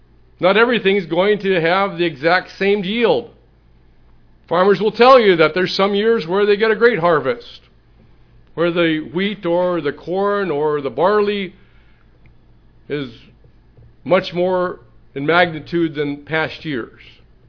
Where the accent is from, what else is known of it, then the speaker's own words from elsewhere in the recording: Pacific Northwest, United States; Growing up in the Northwest, I could relate to that with the Himalaya blackberries, brought by some well-intentioned immigrants